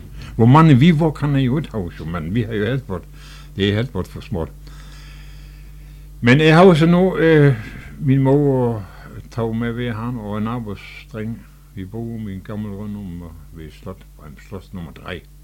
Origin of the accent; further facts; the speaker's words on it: Aabenraa, Region of Southern Denmark, Denmark; born there; Jeg er født her i Aabenraa, 1910